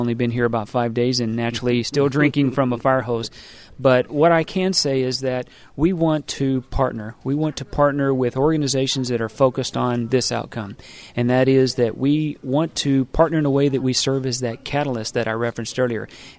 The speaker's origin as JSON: {"language": "English", "town": "Uvalde", "region": "Texas", "country": "United States", "tie": "born or raised there", "said": "My background, I'm originally from Uvalde, Texas, which is near the Mexico border, west of San Antonio. I was raised on a family diversified livestock operation"}